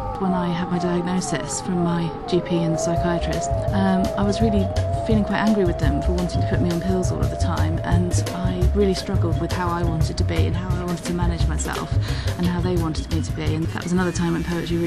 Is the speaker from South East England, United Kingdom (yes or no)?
yes; Portsmouth, South East England, United Kingdom; I'm 36 and I'm from Portsmouth.